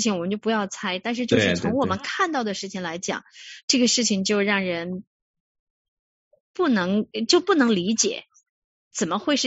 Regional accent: Sichuan, China; 而且我也是四川人，

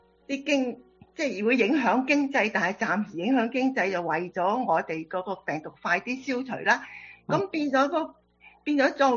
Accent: China; 譬如我哋中國人啦，或者菲律賓人啊

